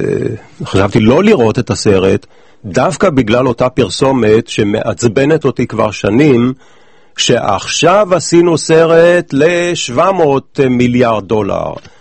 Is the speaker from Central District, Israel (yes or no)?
no; Jerusalem, Jerusalem District, Israel; אני מירושלים